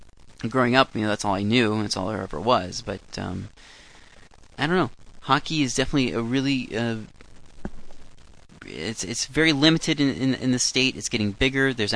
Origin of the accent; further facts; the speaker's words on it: Iowa, United States; being in Iowa, growing up in Iowa, and having the lack of hockey